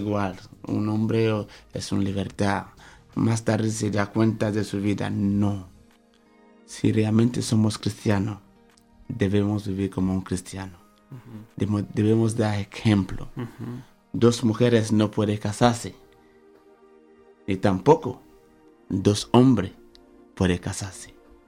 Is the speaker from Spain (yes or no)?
no; Nigeria; En mi país, los niños no pueden...